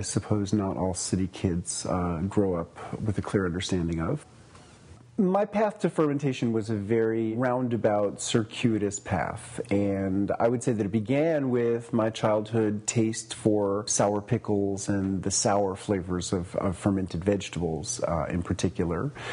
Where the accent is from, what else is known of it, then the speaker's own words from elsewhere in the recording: New York City, New York, United States; I grew up in New York City, in Manhattan, on the 14th floor of an apartment building on the Upper West Side. My dad had grown up in the Hudson Valley